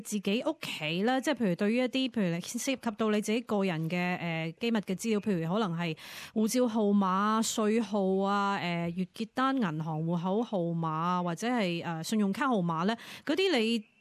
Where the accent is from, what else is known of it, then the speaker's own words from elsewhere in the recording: China; 咁我哋中國人都講咧，即係話家丑不出外傳啦。